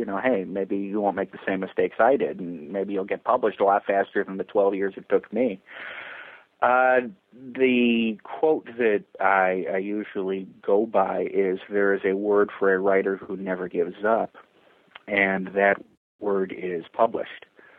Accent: Chicago, Illinois, United States; I'm from Chicago, a big TV town, especially in 92

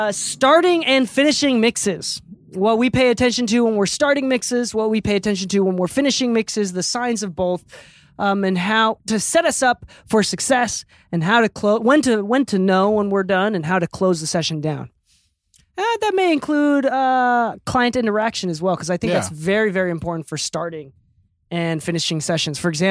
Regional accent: Okinawa, Japan; Hence why I look like a Hispanic Asian. It's because I'm from Okinawa.

